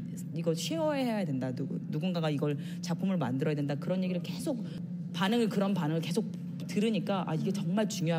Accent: South Korea; 내가 남한 사람인데

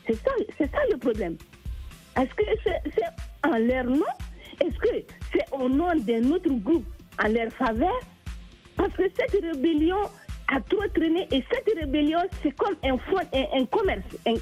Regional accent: Mali; chez nous au Mali

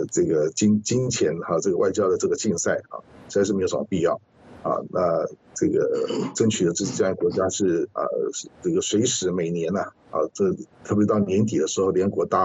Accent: Taiwan; 他们每个人领的钱比我们台湾人还要多啊

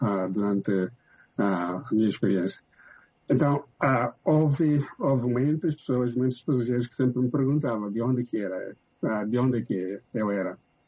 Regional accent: Mozambique; quando eu falava que eu sou de Moçambique

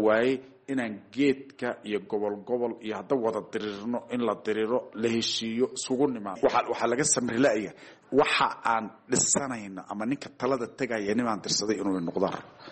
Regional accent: Somalia; annaka koonfur baan ka imid gadan ka imid

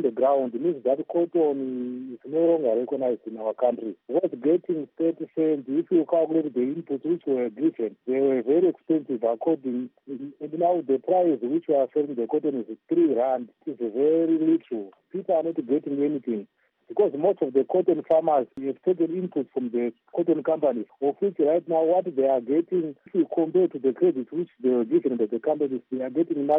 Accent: Guruve, Mashonaland Central, Zimbabwe; I'm from Guruve and Fumbi Pools.

